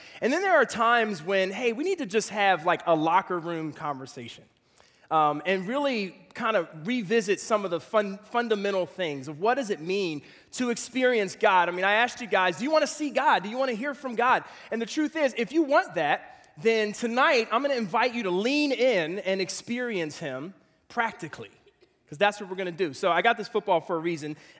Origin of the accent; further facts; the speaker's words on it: Philadelphia, Pennsylvania, United States; So I'm originally from Philadelphia, if you don't know that.